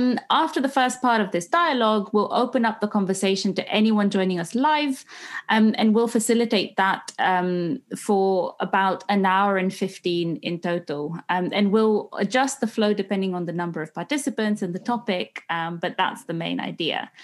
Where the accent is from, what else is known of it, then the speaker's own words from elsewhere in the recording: Bucharest, Romania; also born or lived in Europe; now in London, United Kingdom; So I'm from Bucharest, Romania, and over the past 12 years, I've been working and living in different cities across Europe. I'm currently based in London.